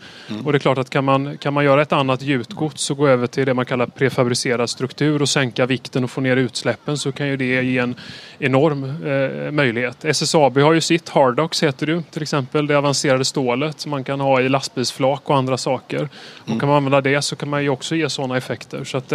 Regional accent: Gothenburg, Västra Götaland County, Sweden; Jag skulle säga att jag är göteborgare, trebarnspappa

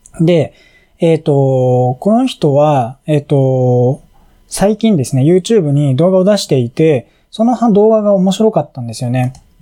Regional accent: United States; アメリカで生まれ育ってはいるんですけど、日本で生まれ育った親が、いる？

